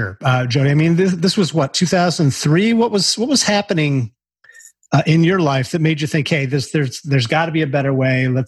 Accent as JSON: {"language": "English", "town": "Buffalo", "region": "New York", "country": "United States", "tie": "born or raised there", "said": "First of all, I grew up just outside of Buffalo, New York. So I'm completely there with the snow thing."}